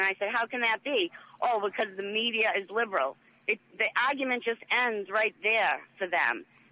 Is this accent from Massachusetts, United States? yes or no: yes; Massachusetts, United States; Usually I feel like I'm preaching to the choir because I'm born and raised in Massachusetts.